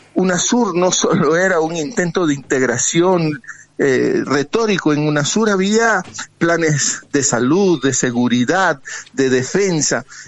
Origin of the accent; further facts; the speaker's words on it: Guayaquil, Guayas, Ecuador; now in Quito, Ecuador; yo estoy ahora en Quito, pero soy guayaquileño